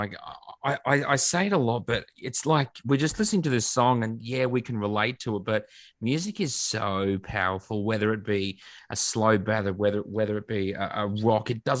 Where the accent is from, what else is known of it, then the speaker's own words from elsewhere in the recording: Australia; Apparently, it's great, but I'm Aussie and I hate it.